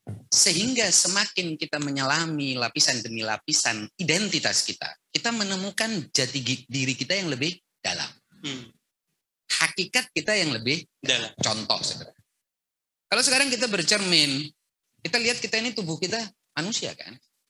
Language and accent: Indonesian; Jember, East Java, Indonesia; born there; Wilayah Jember.